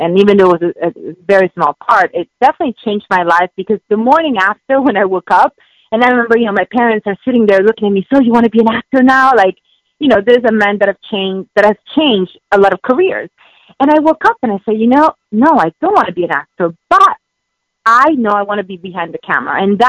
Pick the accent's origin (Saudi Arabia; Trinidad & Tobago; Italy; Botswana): Italy; Rome, Lazio; moved away as an adult; also born or lived in London; now in United States; I was born in London, but, you know, my parents moved to Italy. So I ended up, I was raised in Rome most of my life.